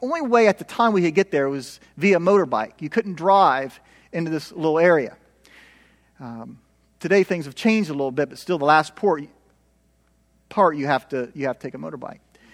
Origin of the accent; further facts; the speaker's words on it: Ohio, United States; I'm from Appalachian, Ohio, and I love stories, so bear with me here.